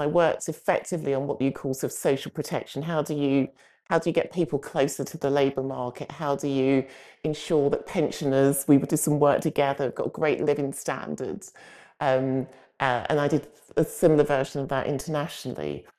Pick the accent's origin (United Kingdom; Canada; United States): United Kingdom; East London, London; So I grew up in East London.